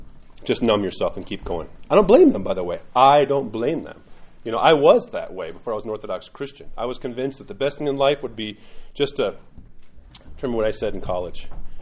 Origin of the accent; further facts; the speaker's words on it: New York, United States; I grew up in New York.